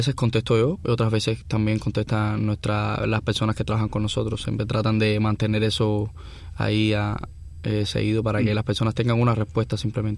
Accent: Cuba; nosotros somos de Cuba

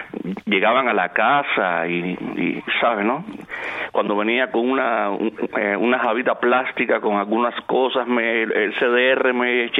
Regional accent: Cuba; now in Germany; tengo hasta la nacionalidad alemana, o sea, soy un cubano alemán.

